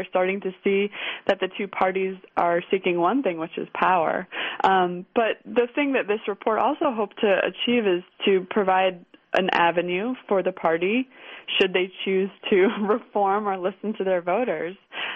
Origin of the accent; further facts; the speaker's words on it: Chicago, Illinois, United States; I'm from Chicago. I totally get it.